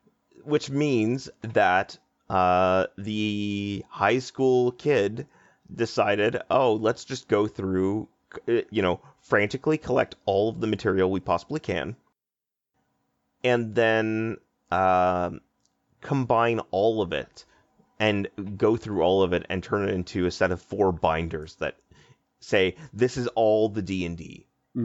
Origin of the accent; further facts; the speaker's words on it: Victoria, British Columbia, Canada; born there; also born or lived in Ottawa; but I'm Acadian. So I was born in the Maritimes of Canada. My family came from there, but I was actually born on the other side in Victoria.